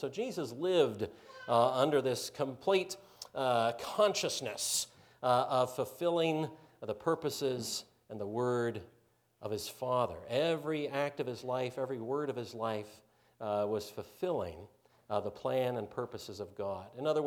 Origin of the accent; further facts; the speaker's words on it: Canada; born there; also born or lived in New Zealand / California; We've lived in New Zealand. We've lived in California. We're Canadian by birth.